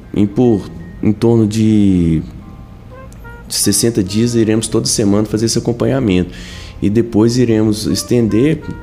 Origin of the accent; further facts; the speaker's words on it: Belo Horizonte, Minas Gerais, Brazil; como eu sou de BH